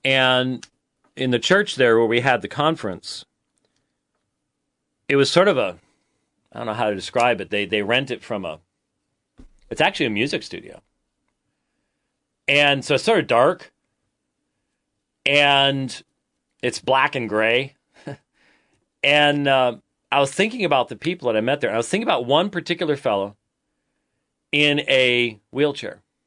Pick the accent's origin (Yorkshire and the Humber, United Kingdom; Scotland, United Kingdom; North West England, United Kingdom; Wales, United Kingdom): Scotland, United Kingdom; I'm not a Scotsman first. I'm a Christian first.